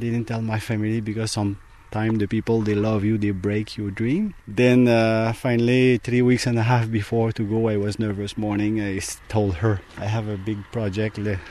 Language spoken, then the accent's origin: English; Montreal, Quebec, Canada; I'm from Montreal, Canada.